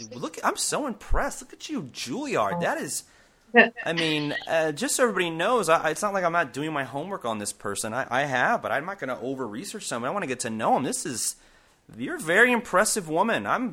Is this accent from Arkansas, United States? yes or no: no; New York, United States; I had to take a step back because I am a New Yorker. And I don't see how anybody who has been a New Yorker, especially in the arts, could ever move to LA and be happy.